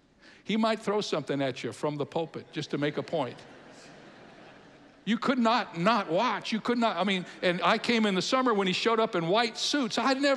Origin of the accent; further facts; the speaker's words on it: Cedarville, Ohio, United States; And I grew up in Cedarville, Ohio. There were 18 in my graduating class.